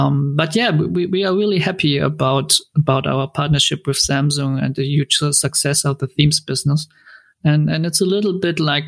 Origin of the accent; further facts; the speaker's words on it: Hesse, Germany; So I grew up near Frankfurt. That's where I'm still living, actually.